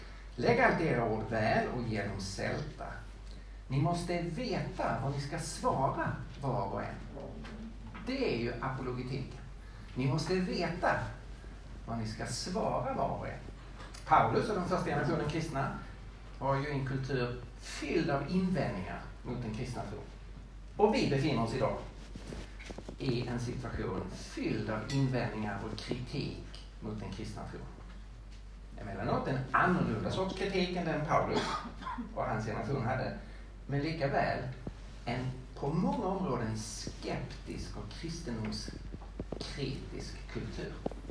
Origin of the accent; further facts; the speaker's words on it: Lund, Skåne, Sweden; now in Stockholm, Sweden; jag är skåning, född och uppvuxen i Lund, men lever i Stockholm sedan början på 90-talet.